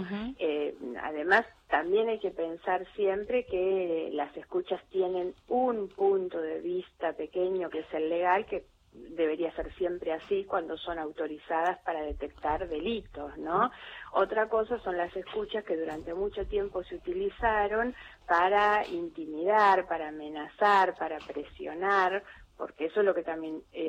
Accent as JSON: {"language": "Spanish", "country": "Argentina", "said": "como argentinos"}